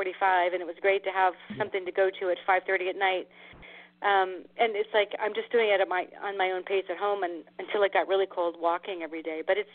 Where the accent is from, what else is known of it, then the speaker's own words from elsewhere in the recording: Midwest, United States; No, actually, I grew up in the Midwest. Moved back to the Midwest, and then I've traveled for the last 20 something years.